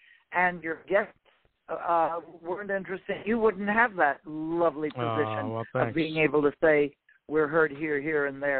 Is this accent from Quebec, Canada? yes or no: yes; Montreal, Quebec, Canada; born there; I was. I was born in Montreal.